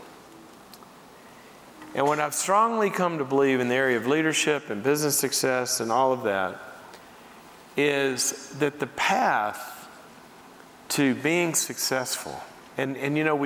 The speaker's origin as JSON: {"language": "English", "region": "Mississippi", "country": "United States", "tie": "born or raised there", "said": "I grew up in Mississippi duck hunting."}